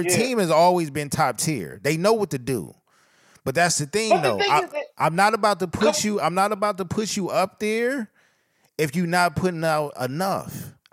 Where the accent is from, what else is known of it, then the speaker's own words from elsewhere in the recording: West Coast, United States; I'm from the West Coast. I know that shit is not going to go.